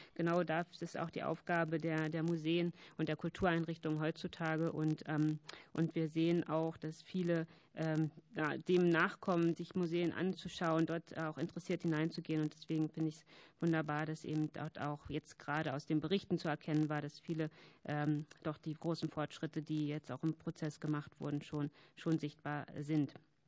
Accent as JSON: {"language": "German", "region": "Brandenburg", "country": "Germany", "tie": "born there", "said": "Für mich als geborene Brandenburgerin und als bekennende Preußin"}